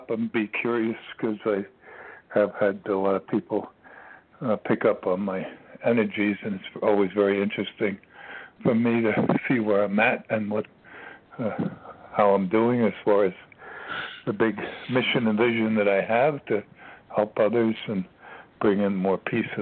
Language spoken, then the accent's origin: English; New York, United States; because I'm from the New York area originally